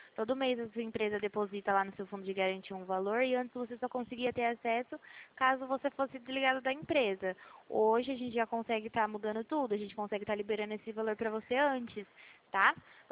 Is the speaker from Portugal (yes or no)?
no; Pirassununga, São Paulo, Brazil; Pirassununga, interior de São Paulo.